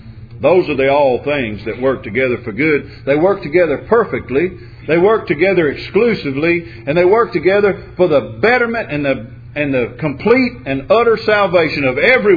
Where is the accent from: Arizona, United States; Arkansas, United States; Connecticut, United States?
Arkansas, United States; but we're from Arkansas, and people accuse us of being Razorback fans regardless.